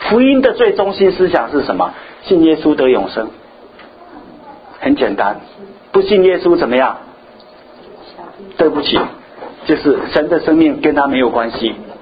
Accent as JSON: {"language": "Chinese", "country": "China", "said": "这一点是我们中国人没有的观念。"}